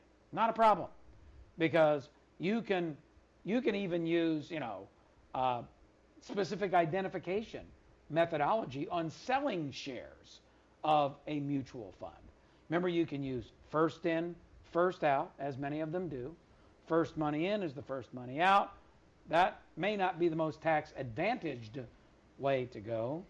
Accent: Philadelphia, Pennsylvania, United States; Michael in Philadelphia, PA, my hometown, the city of brotherly love

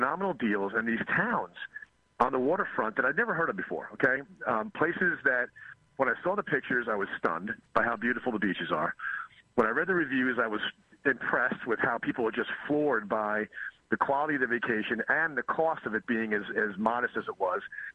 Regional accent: New York, United States; born there; now in North Carolina, United States; I'm a North Carolina guy now, but I'm a New Yorker by birth.

